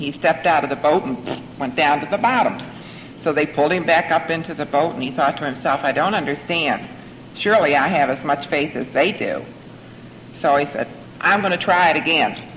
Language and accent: English; Laurel, Maryland, United States; from Laurel, Maryland